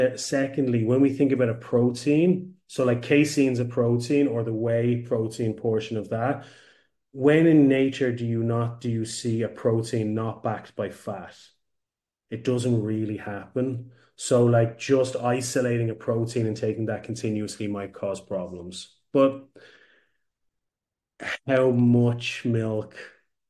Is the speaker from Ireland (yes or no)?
yes; Ireland; Like I'm from Ireland originally, we use a lot of fluoride